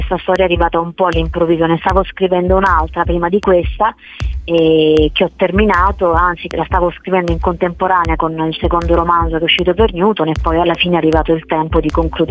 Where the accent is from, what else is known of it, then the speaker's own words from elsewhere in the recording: Apulia, Italy; È ambientato tra Lecce, una delle città che appartiene alla mia terra, il Salento, e Milano.